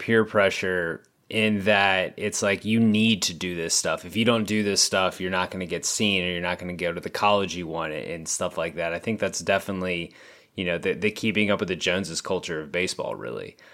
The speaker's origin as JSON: {"language": "English", "region": "Texas", "country": "United States", "tie": "born or raised there", "said": "And you know, I grew up in Texas, so it's pretty much every month except December."}